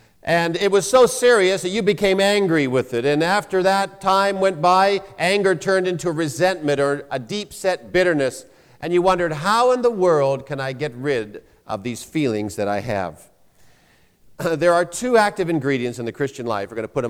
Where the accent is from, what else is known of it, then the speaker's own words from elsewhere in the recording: British Columbia, Canada; When I grew up in British Columbia, Canada, I became familiar with a story that occurred there back in 1954.